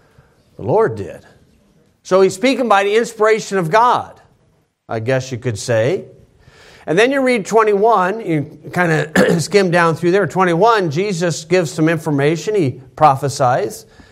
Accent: United States; Okay, but I read English. I can't read anything else. I'm an American. I only know one language.

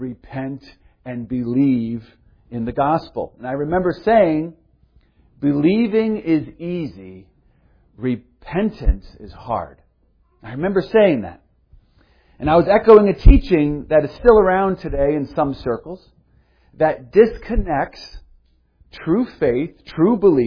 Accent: New Jersey, United States; I said mama like I was from the South, but I'm not from the South. I'm born and raised Garden State.

